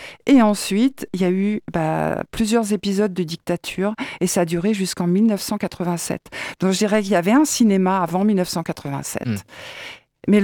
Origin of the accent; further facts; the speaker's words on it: France; Nous, on a été occupés en tant que Français pendant 4 ans par les Allemands.